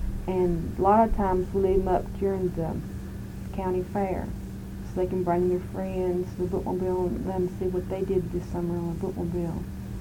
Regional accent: the South, United States; accent: Southern; after a playback, and I had my southern accent, I thought, well, I don't want to hurt her feelings

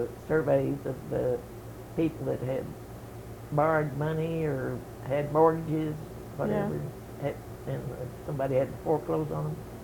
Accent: Carr, Kentucky, United States; And I attended the one-room school until I went to Carr Creek High School. That was in 1935.

